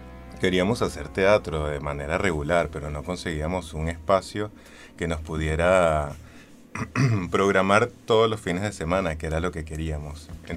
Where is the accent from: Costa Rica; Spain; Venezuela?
Venezuela; moved away as an adult; now in Buenos Aires, Argentina; siempre en la calle me preguntan si soy colombiano, porque... tienden a confundir los acentos por esos lares, pero soy venezolano en realidad.